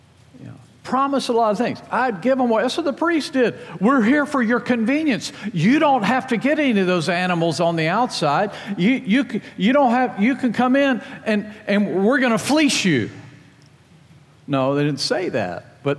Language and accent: English; Virginia, United States; I grew up in Tidewater, Virginia, Virginia Beach, Norfolk, Chesapeake, just, you know, like we got the Marines here. I was a Navy brat.